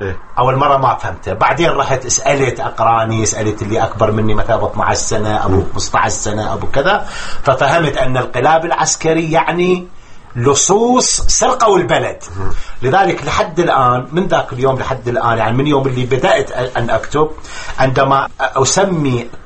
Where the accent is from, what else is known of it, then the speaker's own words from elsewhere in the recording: Iraq; moved away as an adult; في عام 80 هاجرت من العراق